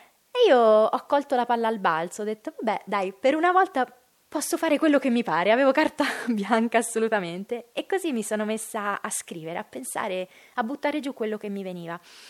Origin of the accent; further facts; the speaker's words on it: Osimo, Marche, Italy; Sono marchigiana, provincia di Ancona, Osimo per la prima.